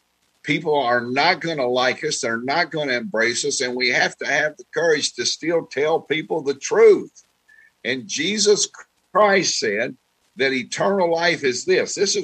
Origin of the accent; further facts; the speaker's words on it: Kentucky, United States; born there; I was born an American, even though I was born in Kentucky. I still counts as an American.